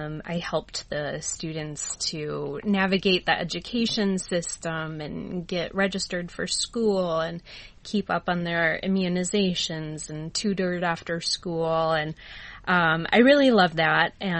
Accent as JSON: {"language": "English", "town": "Rockford", "region": "Illinois", "country": "United States", "tie": "born or raised there", "said": "So I am originally from Rockford, Illinois, home of the Rockford Peaches."}